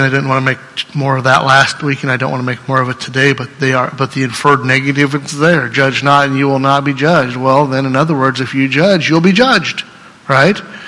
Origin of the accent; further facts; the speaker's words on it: Iowa, United States; And I want to talk like a Southerner, even though I'm from Iowa.